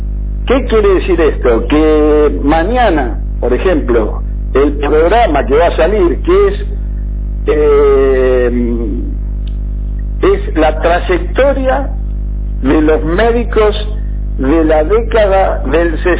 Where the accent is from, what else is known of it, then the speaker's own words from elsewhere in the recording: Lobos, Buenos Aires Province, Argentina; que yo soy de Lobos. Pero bueno, pero lo más importante de esto es representar a mi ciudad, a Lobos